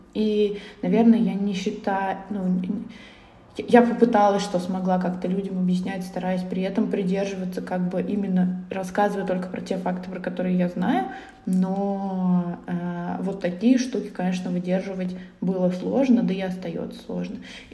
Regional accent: Voronezh, Voronezh Oblast, Russia; Ну, я вот из Воронежа, у нас город такой же, условно, 1 000 000 человек

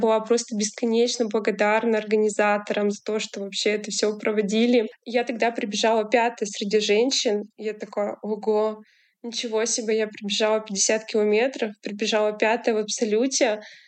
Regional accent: Brekhovo, Perm Krai, Russia; Ну, начнем с того, что я из Пермского края, вообще родом из Суксунского района. Есть такая там деревня Брёхово.

